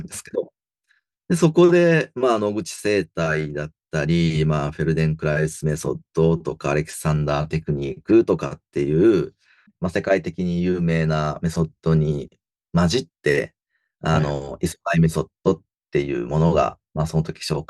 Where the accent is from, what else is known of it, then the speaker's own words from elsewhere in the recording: Ehime, Japan; now in Tokyo, Japan; 僕は愛媛出身なんですけど、まあ、地元の劇団で、まあ、演劇っていうのはかじっていて、で、東京に来たんだから